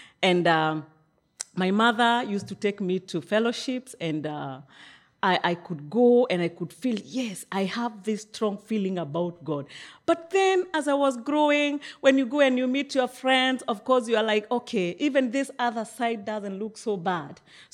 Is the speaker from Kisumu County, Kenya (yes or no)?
no; Nyeri, Nyeri County, Kenya; I come from Kenya, Nairobi. And I was born in a place called Nyeri.